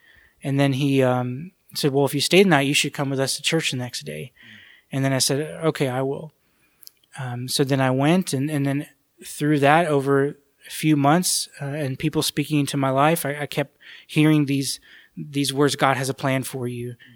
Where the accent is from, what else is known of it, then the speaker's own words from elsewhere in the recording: Florida, United States; Yeah, I lived about 30 to 40 minutes from Disney and Universal Studios.